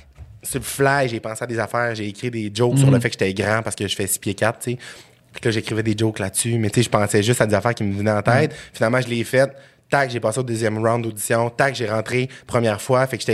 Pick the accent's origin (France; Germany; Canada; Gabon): Canada; Saguenay, Quebec; moi, je viens de Saguenay-Lac-Saint-Jean.